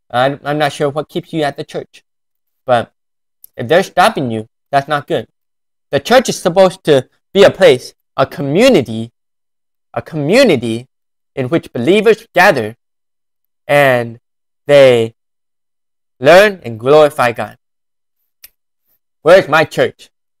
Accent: California, United States; while I am from California. In the United States of America, one of the most unreached regions of the United States of America. We only have 10% of people here that are churched.

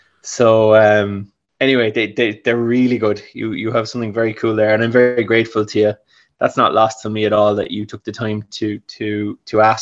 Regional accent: Cork, Munster, Ireland; So basically, I am from Cork.

